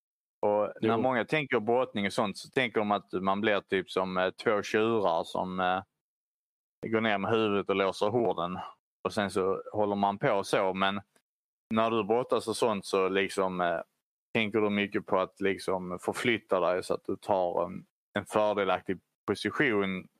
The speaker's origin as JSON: {"language": "Swedish", "region": "Skåne", "country": "Sweden", "said": "i och med att jag är skåning så måste jag också berömma kökslaget."}